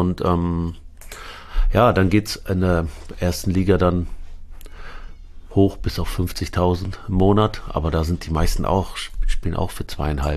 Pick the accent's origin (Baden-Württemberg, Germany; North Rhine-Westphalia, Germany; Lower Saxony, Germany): Lower Saxony, Germany; Aurich; born or raised there; also born or lived in Lebanon